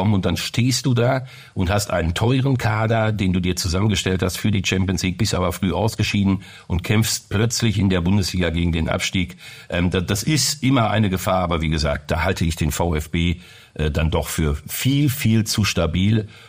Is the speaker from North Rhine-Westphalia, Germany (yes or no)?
yes; Essen, North Rhine-Westphalia, Germany; bin ja gebürtiger Essener